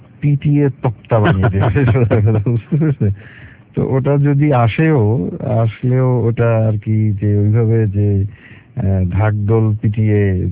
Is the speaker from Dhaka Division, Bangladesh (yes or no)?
yes; Dhaka, Dhaka Division, Bangladesh; তো ছোটবেলাটা আমার কেটেছে ঢাকাতেই, ফার্মগেট, নাখালপাড়া, দেন উত্তরা, তারপরে এখন আমি সেটেল ইন মিরপুর সেকশন 11।